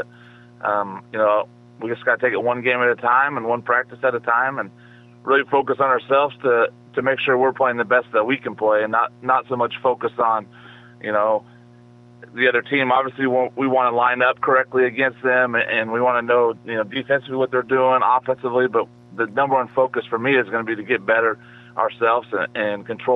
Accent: Sweet Home, Oregon, United States; So like I said, I'm originally from Sweet Home, so, it's not a, this would be the closest job I've had to home.

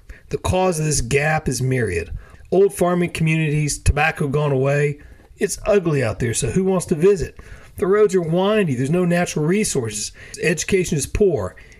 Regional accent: North Carolina, United States; We're from North Carolina. We often visit Eastern North Carolina, where I went to medical school and where my wife was raised.

